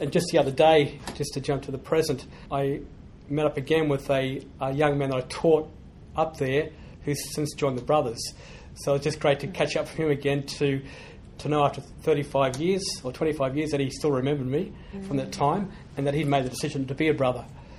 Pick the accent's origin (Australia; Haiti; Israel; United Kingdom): Australia; Queensland; I grew up in Queensland, so I'm a proud Queenslander. I went to a De La Salle school just north of Brisbane.